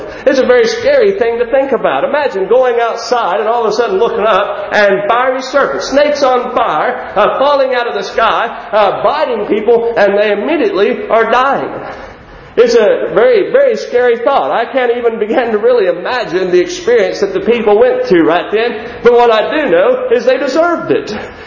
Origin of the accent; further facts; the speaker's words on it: Texas, United States; Where I live right now, I'm thankful that I don't have to be concerned with them too much, but I was raised in West Texas where the Western Diamondback rattlesnake is extremely prevalent.